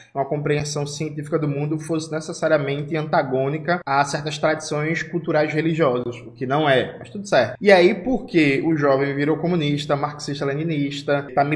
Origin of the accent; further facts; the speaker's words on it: Brazil; eu tenho algumas tarefas que são tarefas existenciais enquanto brasileiro, mas são tarefas também militantes de compreender o nosso povo.